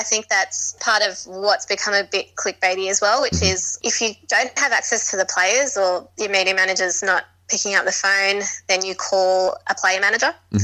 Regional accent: Belmore, New South Wales, Australia; I grew up in Belmore.

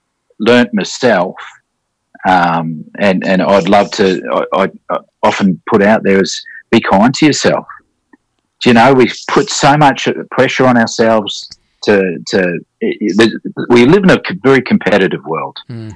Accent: New Zealand; now in Australia; You know, I'm a Kiwi, and when I come over

